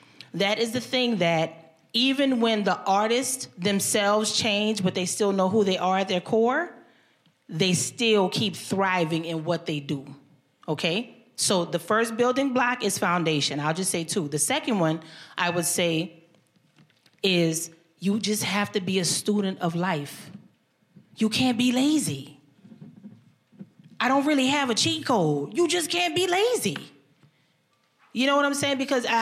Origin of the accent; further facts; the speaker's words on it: New Orleans, Louisiana, United States; Hey, I'm not from here, so y'all got to show me some love. I'm from New Orleans.